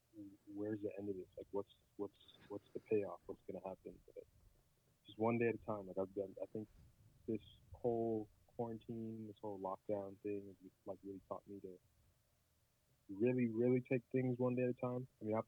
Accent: New York, United States; I'm from New York. Went to UCLA for 2 years, and then transferred and went to USC for another 2 years.

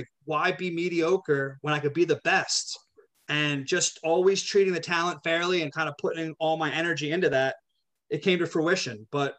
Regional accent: New Jersey, United States; So I grew up in South Jersey, a suburb of Philadelphia, went to college, right out of high school, 18 years old, into New York, Staten Island at Wagner College.

